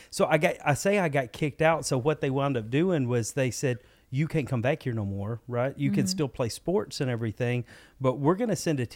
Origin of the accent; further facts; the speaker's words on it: Cherokee, Alabama, United States; I'm actually from North Alabama, a little town called Cherokee.